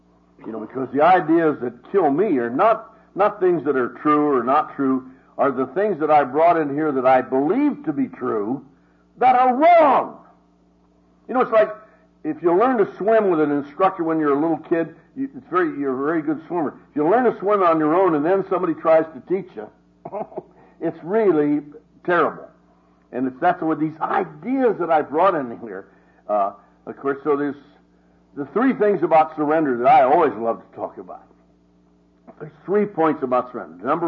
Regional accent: Ireland; And besides, I'm Irish, I told you that already. The English conquered us, but they never whipped us.

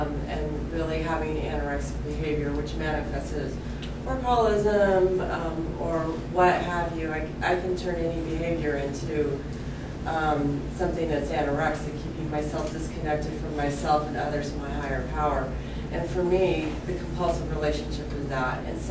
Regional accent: Florida, United States; I'm from Florida.

